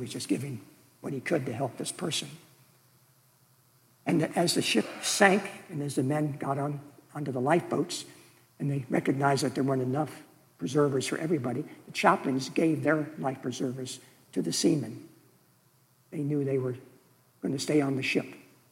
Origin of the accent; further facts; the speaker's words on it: York, Pennsylvania, United States; He was from York, Pennsylvania, my hometown, so I'm well familiar with Rabbi Good because there's a school named for him and a mural in the center city that depicts his heroism.